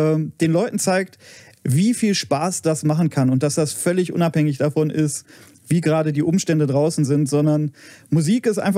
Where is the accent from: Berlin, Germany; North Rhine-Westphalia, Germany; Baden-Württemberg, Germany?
North Rhine-Westphalia, Germany; Cologne; Ich als Kölner bin das natürlich auch gewöhnt, dass es hier regnet.